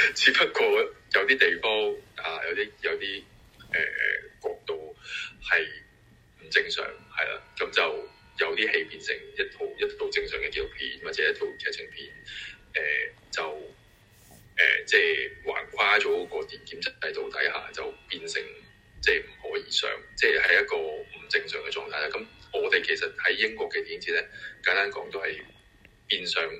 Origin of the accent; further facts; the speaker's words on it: Hong Kong; 香港的情況很惡劣，我們香港人的狀態 很模糊，或者很混沌